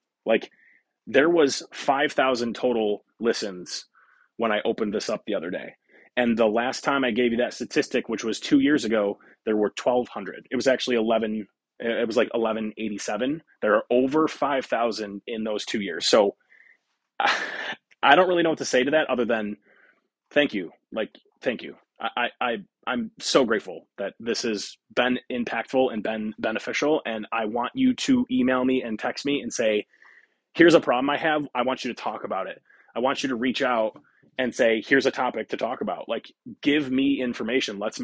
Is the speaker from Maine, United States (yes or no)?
no; Rochester, New York, United States; from Rochester, New York